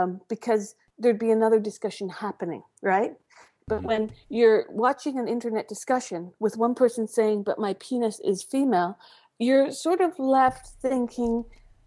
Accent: Kansas, United States; everything I had to fight against as a young gay kid growing up in Kansas.

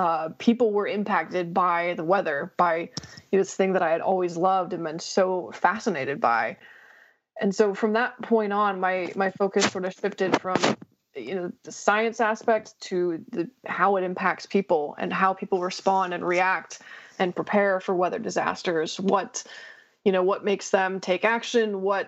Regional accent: Colorado, United States; I don't know, maybe it's just growing up in Colorado, there's always a lot of exciting snowstorms, things like that.

